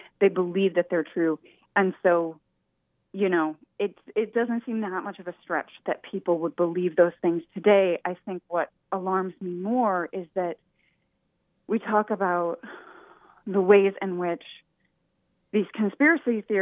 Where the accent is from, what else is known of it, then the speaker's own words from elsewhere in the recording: Portland, Oregon, United States; I grew up in Portland, center of the Antifa movement, if the rumors are to be believed.